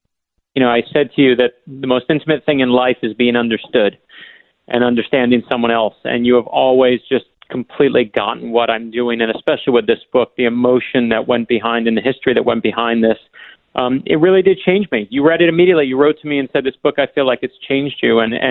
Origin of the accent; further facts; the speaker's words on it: Miami, Florida, United States; I stopped in Miami, in my hometown now.